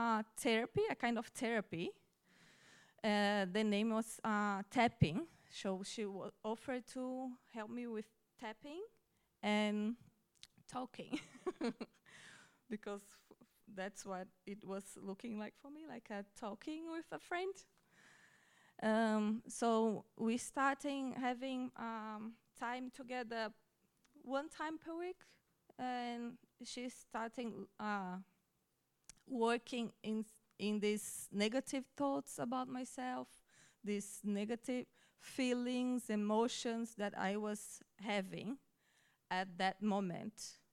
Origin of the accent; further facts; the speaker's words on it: Brazil; English is a second language; moved away as an adult; I am from Brazil. I am now 35 years old. I'm married with Vini. He's also from Brazil.